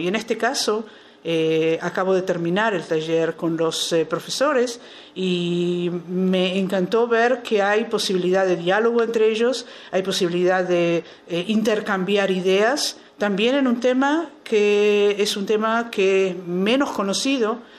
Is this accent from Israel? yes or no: yes; Israel; Spanish is a second language; en el Museo de los Combatientes de los Guetos en Israel, de donde vengo.